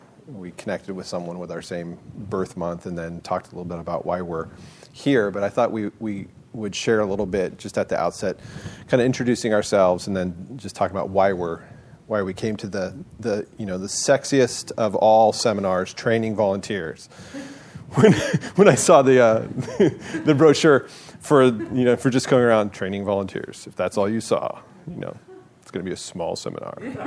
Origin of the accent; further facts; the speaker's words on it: San Francisco, California, United States; and I'm from San Francisco.